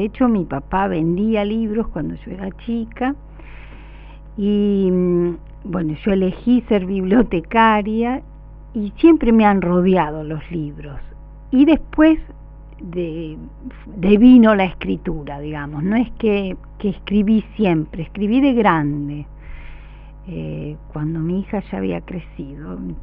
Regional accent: Rosario, Santa Fe, Argentina; mis padres y yo somos todos rosarinos.

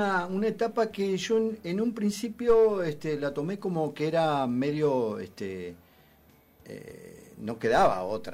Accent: Victorica, La Pampa, Argentina; born there; me llevas a Victorica, porque nací en Victorica.

